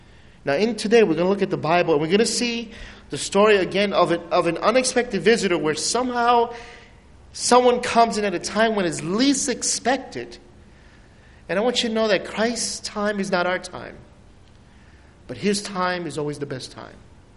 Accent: New York City, New York, United States; now in Syracuse, United States; When I grew up in New York City, we know what gridlock is. I remember one time when I was first got here in Syracuse, they were saying we have a gridlock.

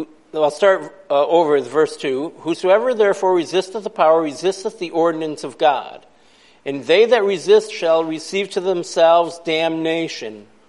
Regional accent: Brocton, New York, United States; also born or lived in Virginia; Chautauqua County, where my hometown of Brockton is located

